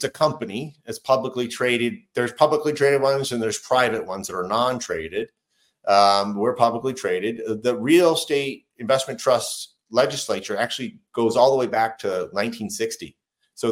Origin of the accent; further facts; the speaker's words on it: Indiana, United States; I grew up in the Midwest in Indiana, where my dad, he got out of the Navy, was an electrician.